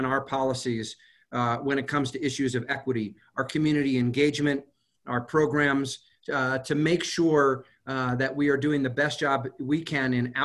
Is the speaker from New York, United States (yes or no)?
yes; New York City, New York, United States; I grew up in New York City. I worked in Chicago.